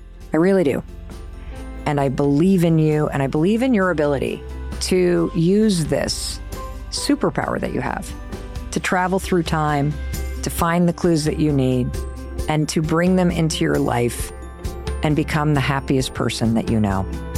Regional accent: Michigan, United States; When I was really little, my parents were constantly working on this fixer-upper where I grew up in Western Michigan.

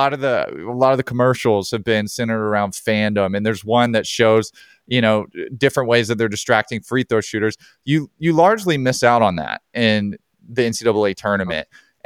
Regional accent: Alabama, United States; Auburn, I'm from Alabama, Auburn, UAB, and Samford were all playing in Spokane.

